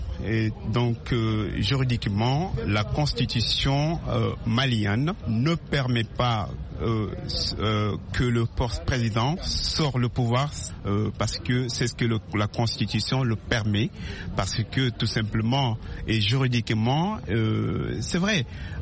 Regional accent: Senegal; je suis sénégalais

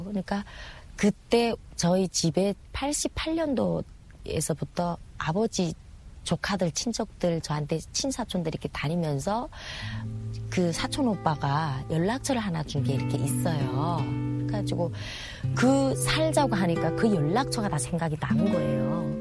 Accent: North Korea; 내가 다 북한 사람인 거 다 아는 거죠.

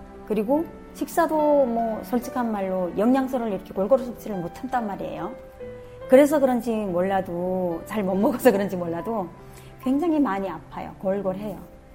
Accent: North Korea; now in South Korea; 저 북한에서 왔는데

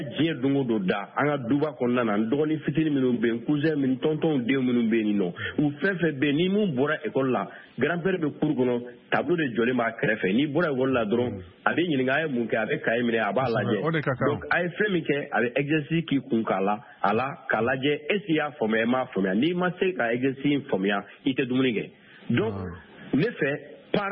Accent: Senegal; pourquoi en tant que Sénégalais

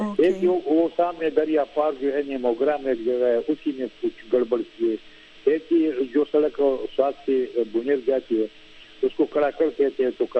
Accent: Swat, Khyber Pakhtunkhwa, Pakistan; لیکن جہاں تک میں سوات کا ہوں

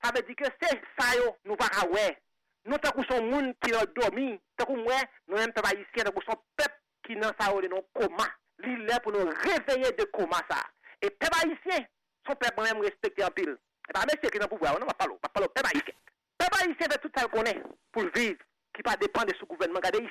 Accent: Haiti; Mais si on est haïtien, pourtant, de un peuple pareil comme ça. Même là en Haïti, là, même en Haïti

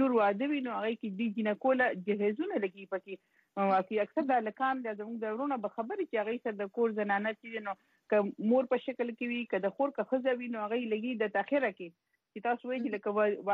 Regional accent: Khost, Afghanistan; د خوست نه یم

